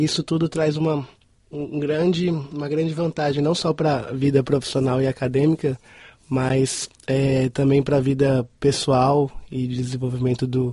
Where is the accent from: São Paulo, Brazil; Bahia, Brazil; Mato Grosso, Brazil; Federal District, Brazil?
Federal District, Brazil; Brasília; Eu sou brasileiro 100%. eu vim de Brasília, capital do Brasil.